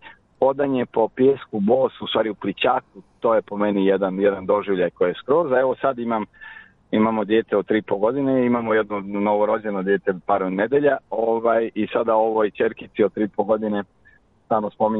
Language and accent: Serbian; Budva, Montenegro; moved away as an adult; now in Belgrade, Serbia; Iz Budve.